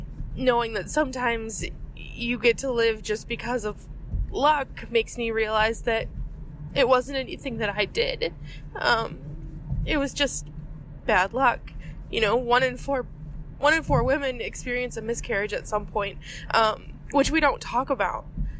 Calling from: Waukesha, Wisconsin, United States; I'm calling from Waukesha, Wisconsin.

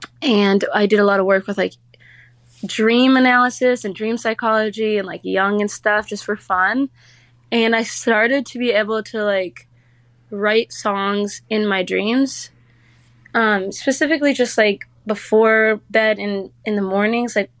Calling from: New York, United States; I'm listening from New York.

